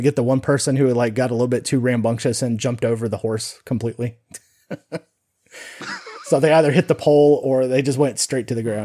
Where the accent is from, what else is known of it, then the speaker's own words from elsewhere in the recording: Nevada, United States; I remember growing up in Nevada playing the hacky sack, getting all the California leftovers.